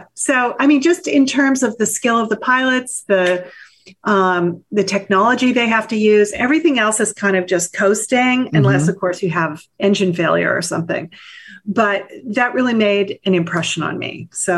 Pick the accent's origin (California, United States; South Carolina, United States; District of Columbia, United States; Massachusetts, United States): California, United States; Palo Alto; Well, I grew up here in the Bay Area. I grew up in Palo Alto, which was a wonderful place to grow up.